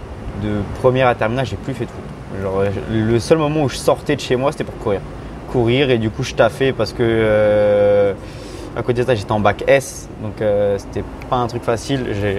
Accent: Savigny-le-Temple, Île-de-France, France; je viens de Savigny-le-Temple. Enfin, je boxais à Savigny-le-Temple.

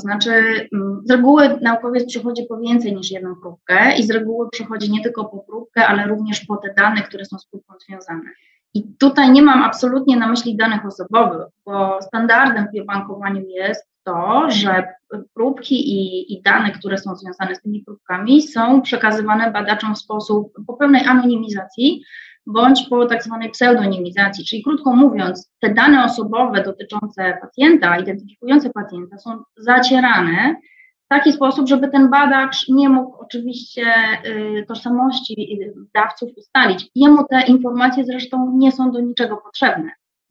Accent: Wrocław, Lower Silesian Voivodeship, Poland; a jestem sama wrocławianką.

